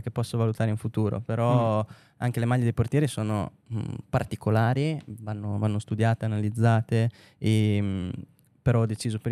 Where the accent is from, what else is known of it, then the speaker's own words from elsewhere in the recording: Rimini, Emilia-Romagna, Italy; che ci sta da buon riminese